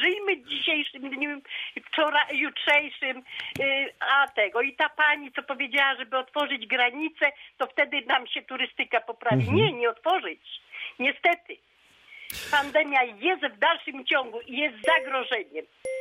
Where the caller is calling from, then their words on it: Szprotawa, Lubusz Voivodeship, Poland; Ja ze Szpotawy.